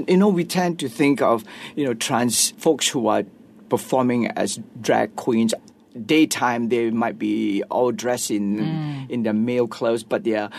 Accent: Malaysia; When I'm overseas, very easy. I'm righ

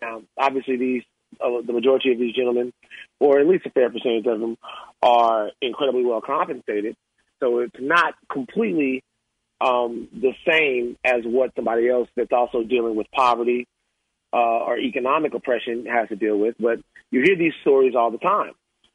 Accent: Louisiana, United States; it's personally hurtful because I'm from South Louisiana, and I was there in New Orleans when we won the Super Bowl.

